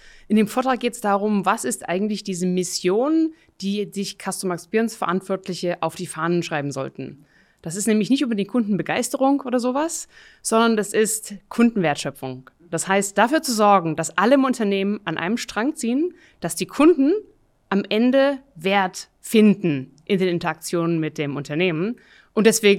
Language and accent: German; Germany; now in Switzerland; Also ich bin ursprünglich aus Deutschland, lebe jetzt in der Schweiz, bin sehr froh darüber